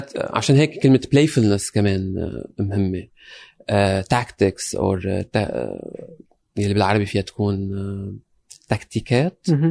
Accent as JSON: {"language": "Arabic", "country": "Lebanon", "moved": "as an adult", "lives_now": "London, United Kingdom", "said": "أنا جاي من لبنان، تقلت عشت بلبنان، اشتغلت بلبنان بنفس هالمواضيع، رجعنا انتقلت على لندن"}